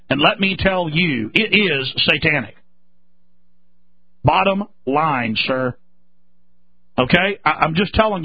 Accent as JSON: {"language": "English", "town": "Dallas", "region": "Texas", "country": "United States", "tie": "born or raised there", "said": "I grew up watching it in Dallas, Texas."}